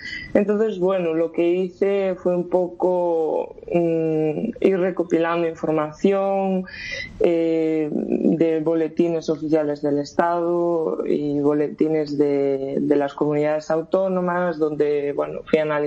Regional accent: Caldas de Reis, Galicia, Spain; nace en Galicia, un poco del mundo allí de las bandas, la banda de mi pueblo, de Caldas de Reis.

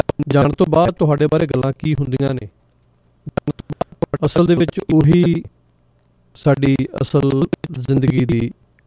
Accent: Bheta, Punjab, India; ਜਿਹੜੇ ਸਾਡੇ 4-5 ਪਿੰਡ ਨੇ ਆਲੇ ਦੁਆਲੇ, ਜਿਹਦੇ ਵਿੱਚ ਸਾਡਾ ਪਿੰਡ ਭੇਟਾ ਪੈਂਦਾ ਜੀ ਨਾਲ

